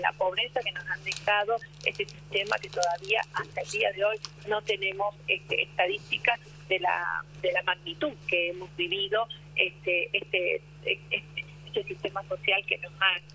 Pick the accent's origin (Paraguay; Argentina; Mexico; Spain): Argentina; Salta; yo vengo de la periferia, como muchas de nuestras compañeras venimos, soy de Salta, vengo a estos contextos por migración